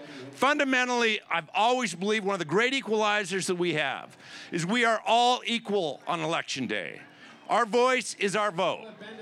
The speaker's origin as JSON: {"language": "English", "region": "Montana", "country": "United States", "said": "And as Rachel said, I am from Montana"}